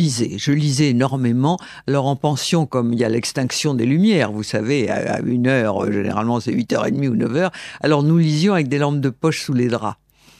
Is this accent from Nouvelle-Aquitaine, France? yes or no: yes; Limoges, Nouvelle-Aquitaine, France; born there; Je suis né à Limoges par un pur hasard, parce que mon père avait un job à Limoges à ce moment-là, mais nous n'avions aucun lien avec la région.